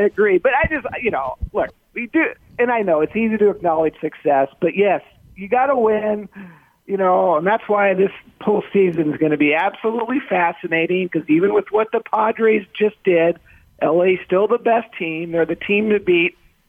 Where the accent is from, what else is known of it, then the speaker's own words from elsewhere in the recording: Seattle, Washington, United States; Look, I'm from Seattle.